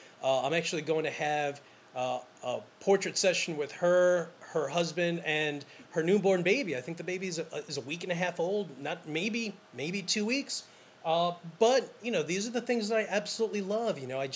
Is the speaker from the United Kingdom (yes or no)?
no; New York City, New York, United States; I'm from New York City. That's my backyard, you know.